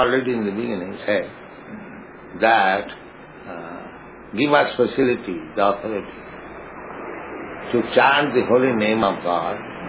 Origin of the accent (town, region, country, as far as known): India; English is a second language; moved away as an adult; now in United States